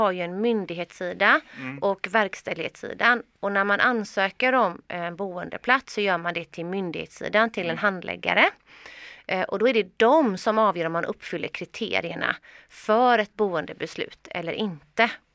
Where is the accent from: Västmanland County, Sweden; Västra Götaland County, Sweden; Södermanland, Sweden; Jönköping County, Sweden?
Västra Götaland County, Sweden; Gothenburg; Det är ju för att jag är från Göteborg, så att det är så svårt då. Det är så lite snö i Göteborg.